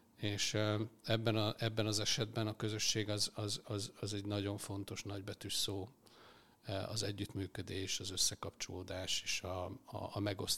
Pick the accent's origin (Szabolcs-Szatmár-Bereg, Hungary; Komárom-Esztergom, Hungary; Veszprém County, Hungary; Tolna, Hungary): Szabolcs-Szatmár-Bereg, Hungary; Porcsalma; also born or lived in Csenger / Újfehértó; én Csengerbe születtem, ez egy román határ melletti kis település, majd onnan nagyjából 5-8 kilométerre lévő Porcsalma nevezetű faluba, úgy éreztem már általános iskolában, hogy ez kicsi. Erre apám még kitalálták, hogy elköltözünk egy nagyobb térbe, ezt nevezték Újfehértónak, ez egy 14 ezeres település volt